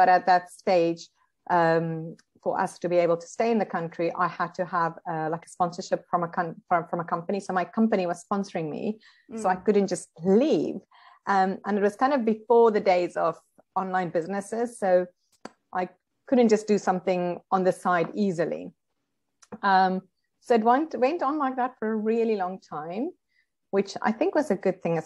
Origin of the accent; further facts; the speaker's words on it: South Africa; moved away as an adult; So I'm actually South African. I was born and bred there. I lived there until I was 25.